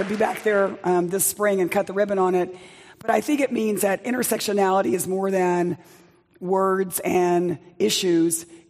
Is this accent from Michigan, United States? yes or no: no; Texas, United States; you know, I come from Texas, and a big part of my passion is making sure we get health care in the South.